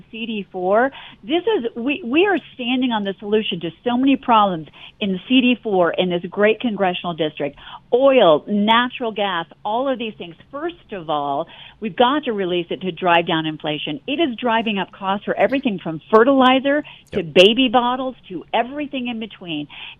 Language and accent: English; Colorado, United States; I grew up on Lowry Air Force Base, the daughter of a lieutenant colonel.